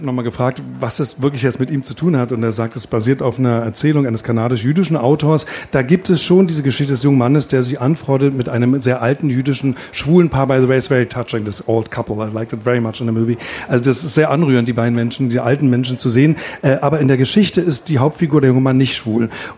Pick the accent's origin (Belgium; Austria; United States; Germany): Germany; die verbindende Sprache, die wir als Deutsche durchaus ein bisschen verstehen